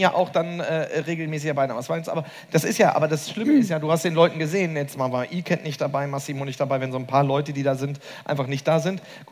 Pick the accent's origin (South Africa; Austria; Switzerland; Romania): Romania; Als Rumänin, die du ja auch bist, möchte ich es formulieren